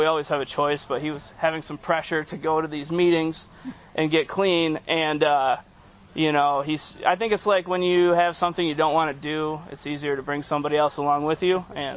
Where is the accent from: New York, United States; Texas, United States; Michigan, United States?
Michigan, United States; I'm an addict from Michigan